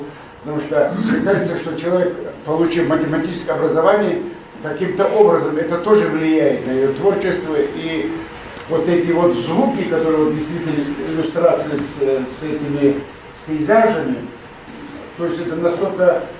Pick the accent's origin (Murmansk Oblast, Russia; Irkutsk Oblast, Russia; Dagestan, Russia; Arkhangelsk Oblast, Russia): Dagestan, Russia; born there; Я родился в горах Дагестана, я сам аварец.